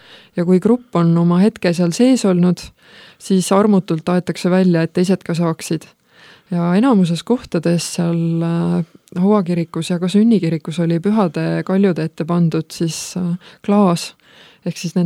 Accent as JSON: {"language": "Estonian", "town": "Haapsalu", "region": "Lääne County", "country": "Estonia", "said": "me oleme Haapsalust ja meil on piiskopi linnus, mis on aastast 1200"}